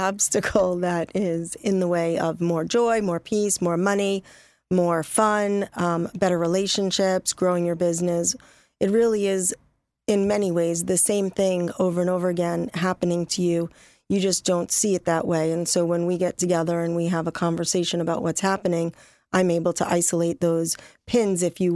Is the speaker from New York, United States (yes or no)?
yes; New York City, New York, United States; So I'm from New York City originally.